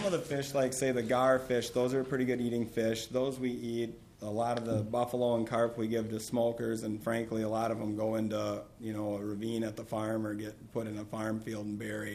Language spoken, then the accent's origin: English; Mankato, Minnesota, United States; from Mankato.